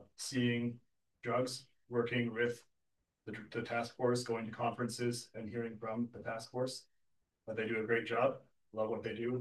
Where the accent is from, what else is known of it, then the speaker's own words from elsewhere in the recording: United States; because I'm American.